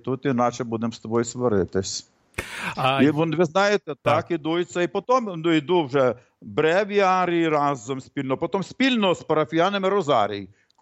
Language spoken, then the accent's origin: Ukrainian; Zhytomyr, Zhytomyr Oblast, Ukraine; ми походимо з Житомира разом